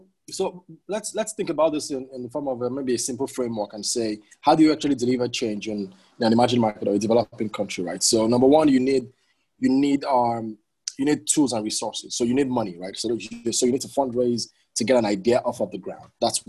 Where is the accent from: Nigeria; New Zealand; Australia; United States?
Nigeria; So honestly, a lot of the people that I looked up to in Nigeria were activists, right?